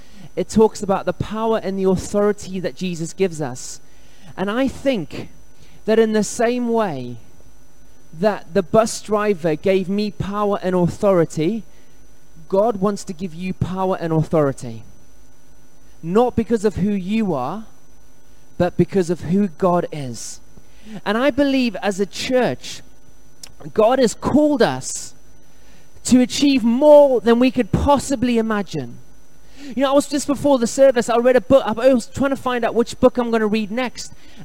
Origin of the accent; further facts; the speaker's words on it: South Africa; I grew up in South Africa, and in South Africa, there's lots of different languages spoken.